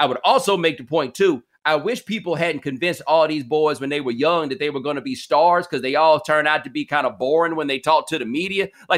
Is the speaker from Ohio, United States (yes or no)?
no; Houston, Texas, United States; and I'm from Houston, so I don't mean fool like he a fool.